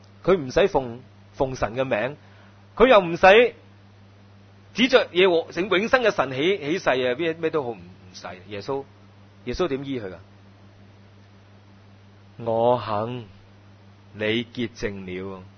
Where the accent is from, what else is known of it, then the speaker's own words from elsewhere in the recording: China; 咁你我哋中國人嗰四個字真係唔錯㗎，真係對症就下藥㗎嘛